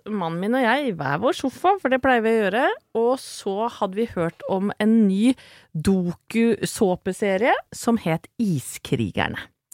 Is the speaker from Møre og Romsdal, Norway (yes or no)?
no; Åsgårdstrand, Vestfold, Norway; jeg kommer fra Åsgårdstrand, og vi har ikke noe hockey hockeymiljø i Åsgårdstrand.